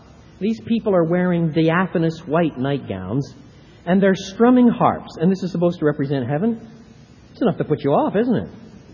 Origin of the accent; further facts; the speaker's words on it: Montreal, Quebec, Canada; I was brought up in Montreal, and points east